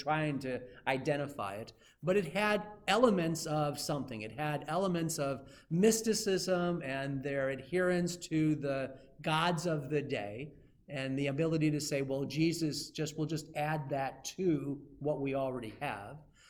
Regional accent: Florida, United States; And I'm American, I'm a Floridian, I'm all for Florida State

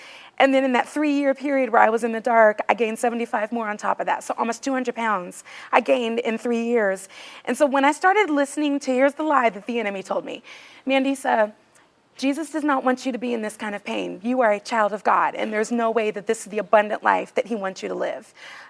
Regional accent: California, United States; now in Nashville, United States; Well, I'm from California too, but I live in Nashville, that explains that.

